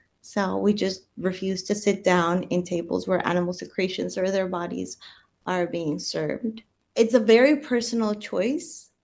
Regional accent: Colombia; English is a second language; I'm from Colombia, and my family was always trying to find ways to socialize.

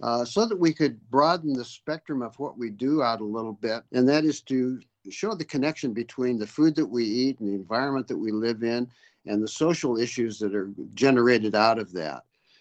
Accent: Santa Cruz, California, United States; now in England, United Kingdom; I'm from Santa Cruz, California, originally.

